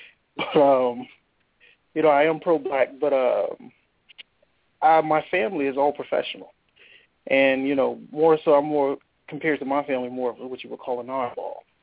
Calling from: Florida, United States; I'm calling out of Florida.

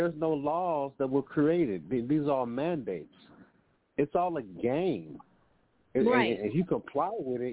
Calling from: Midwest, United States; calling from the Midwest.

